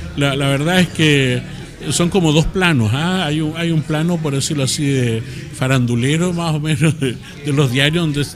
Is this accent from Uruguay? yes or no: no; Chile; lo que canté ahí fueron nuestros temas chilenos